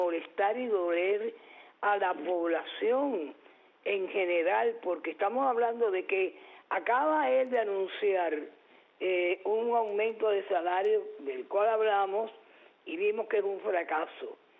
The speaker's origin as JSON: {"language": "Spanish", "country": "Cuba", "said": "le respondí como cubana, independientemente de mi labor como periodista, le respondí como cubana"}